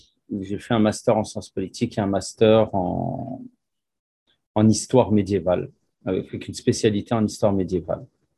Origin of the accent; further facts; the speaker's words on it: Paris, Île-de-France, France; Moi, je suis un natif de Paris. Je suis né dans une famille d'immigrés algériens qui sont arrivés dans les années 60 en France et à Paris directement.